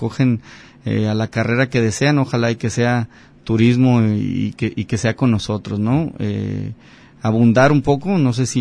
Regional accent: Mexico; como buenos mexicanos estamos aprendiendo a cocinar primeramente la comida típica mexicana

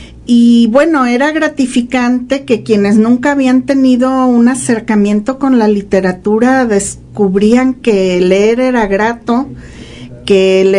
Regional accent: El Grullo, Jalisco, Mexico; Yo soy del Grullo, de un tiempo en el que todavía no nacía el entonces módulo del Grullo.

